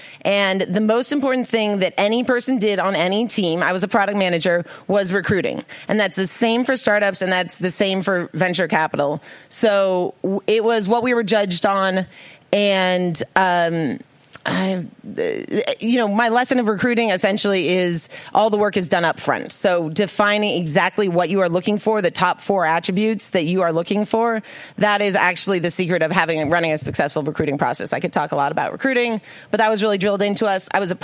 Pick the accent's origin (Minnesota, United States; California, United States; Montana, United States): California, United States; Pasadena; also born or lived in San Francisco; I grew up in Pasadena, and it's wonderful to be back.